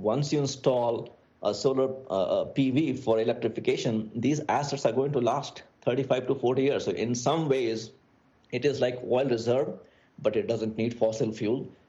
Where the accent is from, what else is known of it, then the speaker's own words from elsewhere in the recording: Bihar, India; So we started this company in my home state, Bihar, in India.